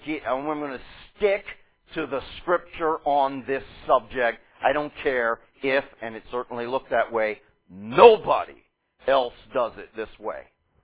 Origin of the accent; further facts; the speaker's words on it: Pittsburgh, Pennsylvania, United States; I'd say, I'm not from Indiana. I'm from Pittsburgh. You just met me there.